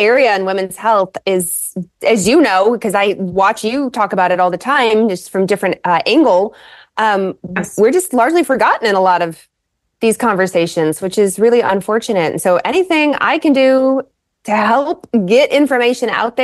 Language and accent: English; Lexington, Kentucky, United States; So I was raised in Lexington, Kentucky